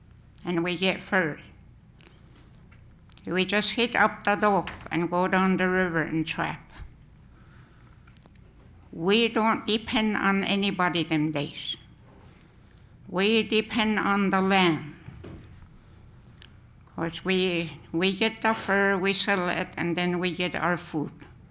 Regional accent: Chitina, Alaska, United States; born there; I was born in Chetna, but now I'm living in Coppison.

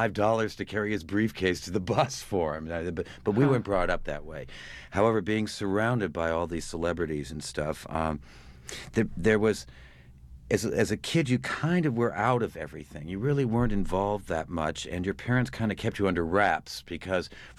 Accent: Beverly Hills, California, United States; At that time, I grew up in Beverly Hills, California, and I remember at the time, we always sounded like we were being very grand when we said that, so we never told anybody that we were from Beverly Hills.

